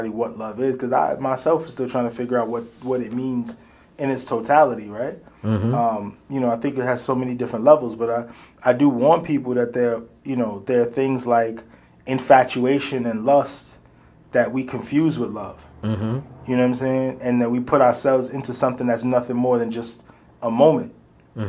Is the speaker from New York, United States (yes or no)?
yes; Brooklyn, New York, United States; when I was a kid growing up in Brooklyn, I could have a dollar and go ham in the corner store on some snacks.